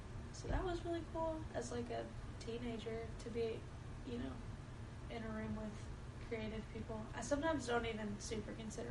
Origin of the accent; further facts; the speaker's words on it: Muscle Shoals, Alabama, United States; also born or lived in Gadsden; Yeah, I grew up in Muscle Shoals. I was born in Gadsden, but all the life that I know was in Muscle Shoals.